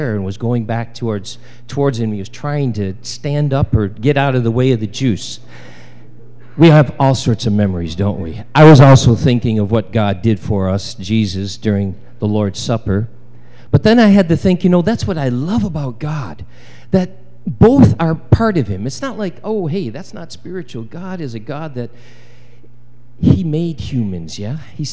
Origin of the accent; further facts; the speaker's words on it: Belgium; So I came from Belgium.